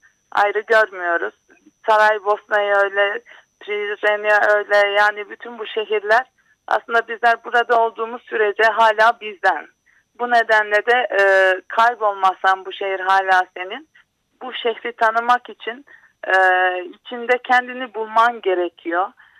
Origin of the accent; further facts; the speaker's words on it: Skopje, North Macedonia; Üsküp doğumluyum ailemde hepimiz. Yani Üsküp'te kaldık, göç etmeyenlerden diyelim.